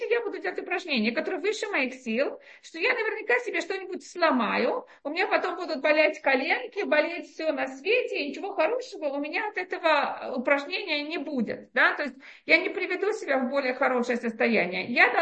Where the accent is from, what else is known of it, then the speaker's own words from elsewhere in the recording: Russia; now in Israel; я выросла в России, мои родители сделали чуву, когда мне было 6 лет. Да, то есть, конечно, я училась в школе, где были мальчики и девочки, в обычной советской школе